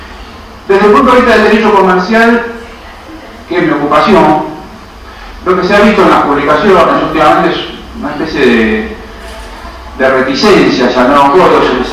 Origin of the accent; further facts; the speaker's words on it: Mar del Plata, Buenos Aires Province, Argentina; Vengo de Mar del Plata, como se habrán dado cuenta.